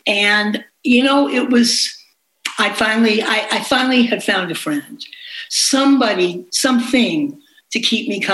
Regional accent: Newton, Massachusetts, United States; I grew up outside of Boston in a place called Newton, Massachusetts

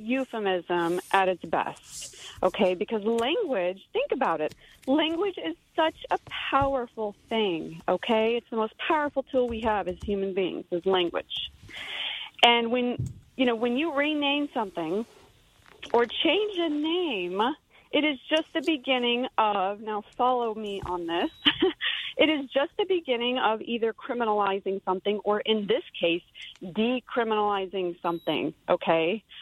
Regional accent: Dallas, Texas, United States; I am from the Dallas, Texas area.

